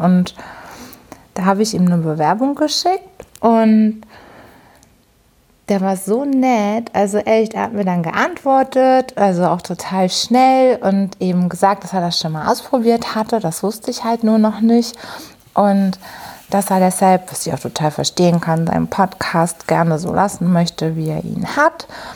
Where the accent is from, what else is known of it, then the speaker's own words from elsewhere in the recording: Hamburg, Germany; ich komme aus Hamburg